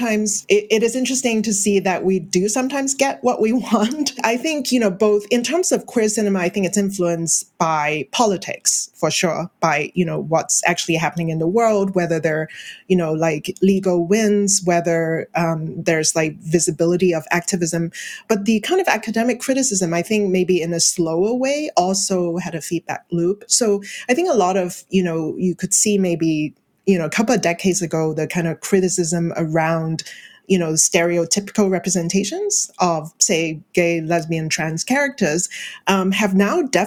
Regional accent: Hong Kong; my own experience growing up in Hong Kong

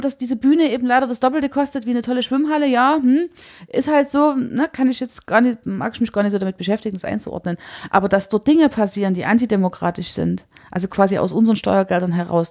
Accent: Chemnitz, Saxony, Germany; Was für uns als Chemnitzer total dramatisch ist

